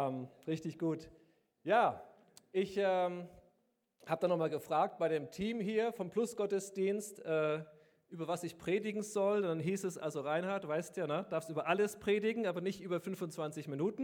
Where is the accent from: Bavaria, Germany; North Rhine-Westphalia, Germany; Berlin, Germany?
Bavaria, Germany; ich komme ja aus Bayern, da fließt die Donau